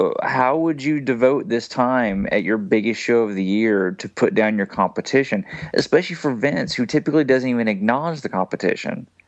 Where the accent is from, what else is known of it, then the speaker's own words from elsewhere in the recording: District of Columbia, United States; moved away; I came from Metro DC where you know you could get anything, and then I moved to this place and couldn't get anything.